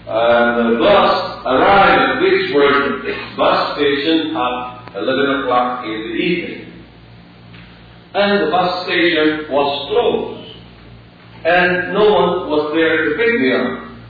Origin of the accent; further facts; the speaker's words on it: Philippines; I'm from the Philippines, and our temperature there ranges from 70 to 95.